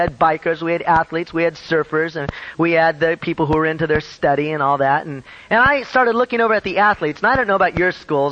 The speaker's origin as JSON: {"language": "English", "town": "Long Beach", "region": "California", "country": "United States", "tie": "born there"}